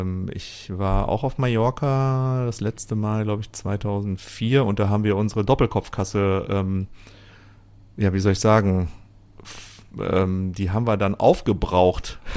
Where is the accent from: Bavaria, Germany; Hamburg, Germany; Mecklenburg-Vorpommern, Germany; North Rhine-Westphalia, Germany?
North Rhine-Westphalia, Germany; Isselhorst; weil ich komme ja aus Iselhorst.